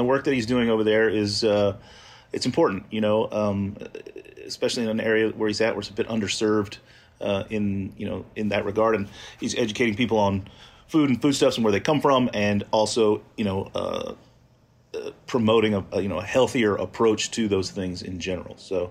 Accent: Deep South, United States; I grew up in the Deep South

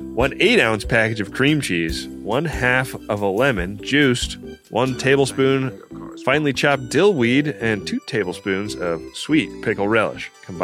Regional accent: Oakland, California, United States; right next door to my hometown of Oakland.

